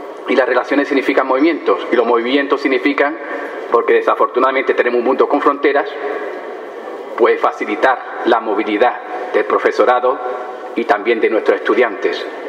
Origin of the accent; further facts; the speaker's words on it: Spain; accent: Spanish; por mi acento distinguiréis fácilmente que soy del otro lado del Atlántico, de España, ¿no?